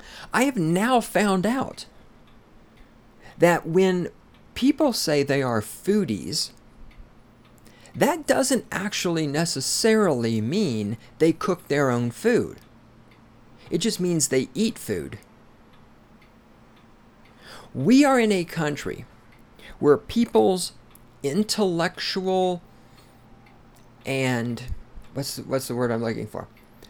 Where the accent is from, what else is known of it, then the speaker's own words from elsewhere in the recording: the South, United States; Okay, number one, I am from the South. The South is a different culture from other places in the United States.